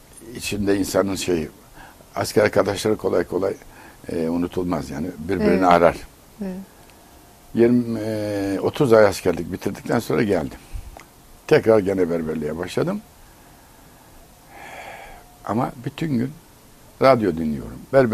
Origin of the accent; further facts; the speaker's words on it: Kumanovo, North Macedonia; Kumanova, Üsküp'e 30 kilometre kala çok şirin bir kasabadır. Orada doğdum.